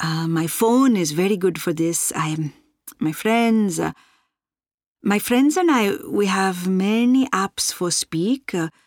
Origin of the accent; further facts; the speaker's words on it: India; English is a second language; now in Cardiff, United Kingdom; From India, but now I live in Cardiff.